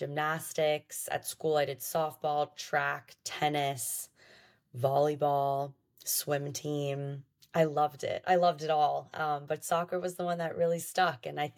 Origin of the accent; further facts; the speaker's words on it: Pacific Palisades, California, United States; Pacific Palisades.